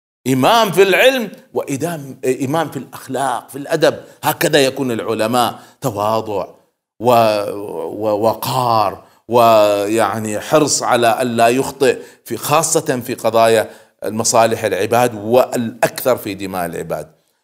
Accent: Kuwait; وعندنا في الكويت المذهب الرئيسي المذهب المالكي إلى اليوم.

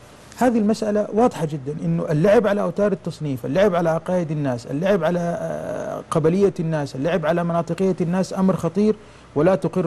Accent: Mecca, Makkah Province, Saudi Arabia; احنا عندنا في مكه نقول اذا اجتمع ثلاث اسماء في مكان يخرج كنز

